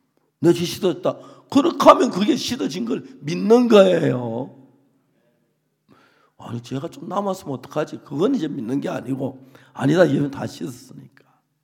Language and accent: Korean; South Korea; 한국 사람으로서는 제가 처음으로